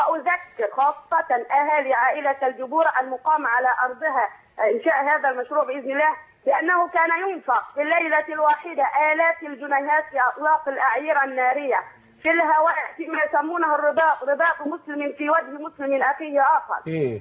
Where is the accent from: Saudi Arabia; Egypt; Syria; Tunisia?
Egypt; Asyut Governorate; وأنا سيدي من صعيد مصر والمثل يقول من رأى غير من سمع.